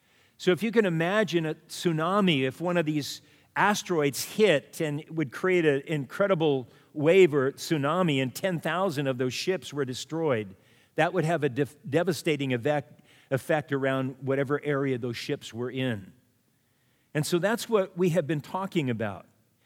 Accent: Manhattan Beach, California, United States; They had microorganisms in the water there when I grew up in Manhattan Beach

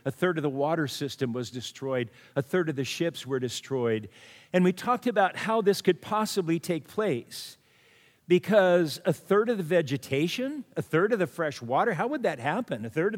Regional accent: Manhattan Beach, California, United States; They had microorganisms in the water there when I grew up in Manhattan Beach

